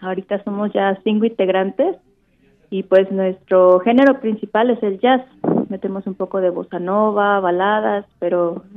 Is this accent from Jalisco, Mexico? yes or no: yes; Guadalajara, Jalisco, Mexico; moved away; Yo soy originaria de Guadalajara y cuando me vine a vivir aquí